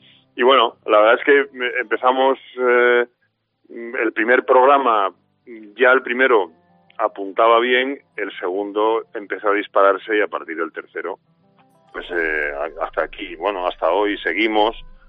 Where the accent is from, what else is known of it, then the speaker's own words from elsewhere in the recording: Seville, Andalusia, Spain; also born or lived in Madrid / Jerez; Yo en realidad soy de Madrid un poco por casualidad, porque toda mi familia es de Sevilla y he vivido en Sevilla la mayor parte de mi vida, menos los años que estuve en Jerez.